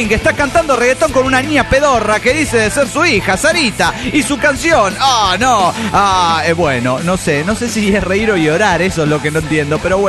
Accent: Tultitlán, State of Mexico, Mexico; de Tutitlán, Nedomex.

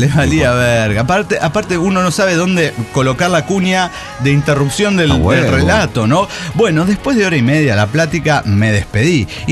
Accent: Camiri, Santa Cruz, Bolivia; soy del sur de Bolivia, de la localidad de Camiri, el Chaco cruceño, ajá, que pertenece al departamento de Santa Cruz, cuya capital es Santa Cruz de la Sierra

